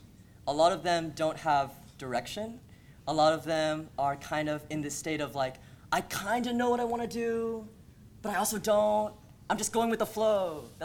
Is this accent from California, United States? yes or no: yes; California, United States; I'm originally from California, like some of you, a lot of you. And I came here for college. My family is actually still back in California